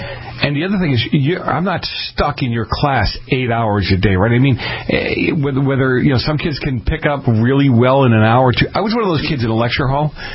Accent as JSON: {"language": "English", "region": "East Coast", "country": "United States", "tie": "born or raised there", "lives_now": "California, United States"}